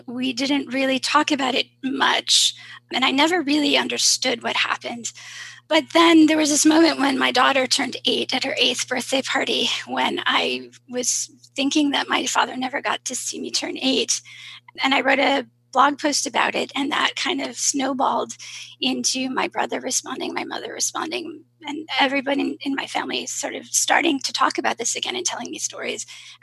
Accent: Lincoln Park, Michigan, United States; I mean, you know, Michigan is my heart. So I grew up in the Detroit area, southwest, downriver in Lincoln Park.

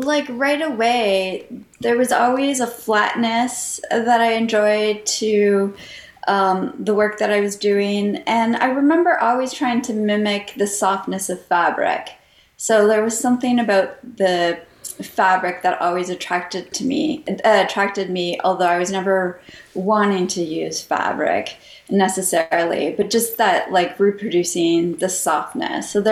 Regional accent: Guelph, Ontario, Canada; born there; So I was born in Guelph in Canada, which is about an hour and a half away from Toronto, depending on traffic.

